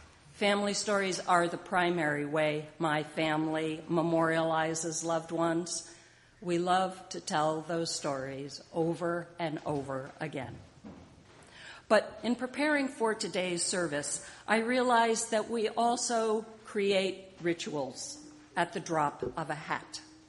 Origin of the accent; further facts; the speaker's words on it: Hamden, Connecticut, United States; part of a ridge that runs through my hometown of Hamden down to Long Island Sound.